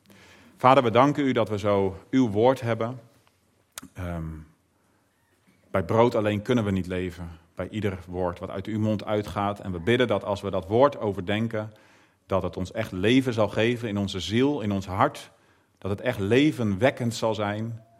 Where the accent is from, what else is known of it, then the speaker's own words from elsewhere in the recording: Limburg, Netherlands; wij komen uit Limburg, de begrafenis was bij Amersfoort, onze oude regio.